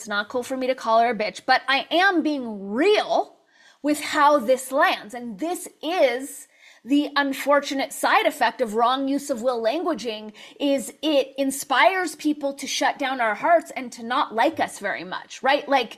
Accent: California, United States; both Emily and I were raised in the San Fernando Valley in the 80s, so we come by our likes very honestly. It's definitely a regional tick.

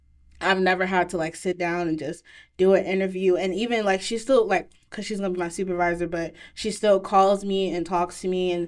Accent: Davenport, Iowa, United States; also born or lived in Chicago; I was born in Chicago, but I tell people, like, I'm from Davenport, because that's all I know. Like, when I go to Chicago, I feel like a tourist.

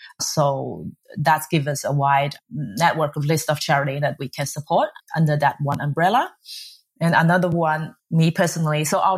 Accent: Shanghai, China; I grew up in Shanghai, China. I was lucky enough to have a good education.

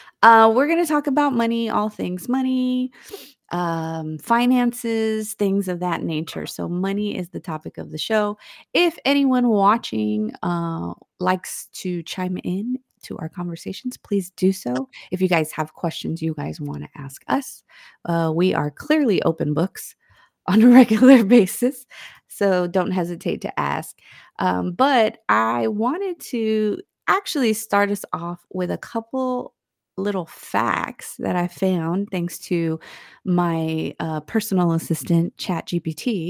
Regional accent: San Francisco, California, United States; now in San Antonio, United States; So for reference, I came from California.

